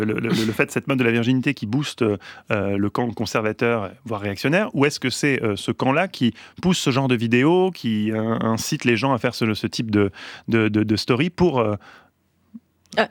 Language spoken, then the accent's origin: French; France; chez nous en France